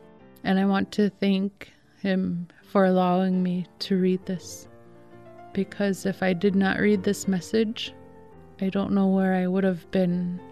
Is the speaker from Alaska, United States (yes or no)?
yes; Shishmaref, Alaska, United States; now in Nome, United States; I am originally from Shishmaref, and I have been living here in Nome for 20 years.